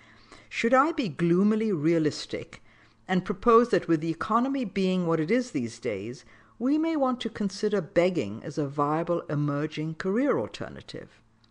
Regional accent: India; Because I was born in India and spent my formative years there, begging was a normal part of my environment.

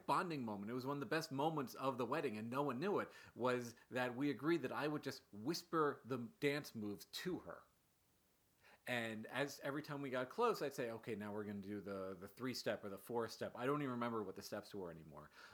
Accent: Ireland; but I'm Irish, and 1917 sticks out in my mind also.

